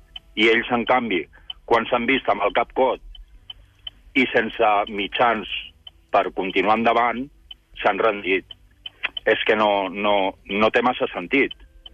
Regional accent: Catalonia, Spain; sóc català i em sento català i només em sento català

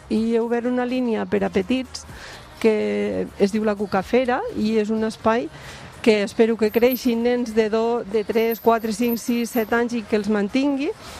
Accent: L'Ampolla, Catalonia, Spain; Jo sóc de l'Ampolla, la Porta del Delta.

